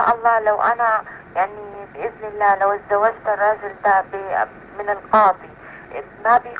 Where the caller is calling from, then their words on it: Mecca, Makkah Province, Saudi Arabia; أنا متصلة من مكة المكرمة من السعودية